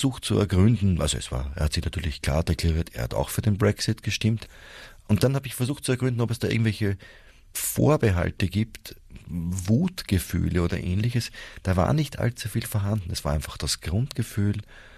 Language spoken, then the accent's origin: German; Vienna, Austria